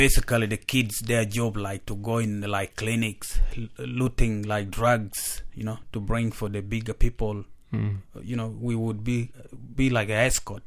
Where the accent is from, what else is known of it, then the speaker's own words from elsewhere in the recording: Northern Region, Uganda; I grew up in Uganda, the northern part where the war been over 21 years since 1986.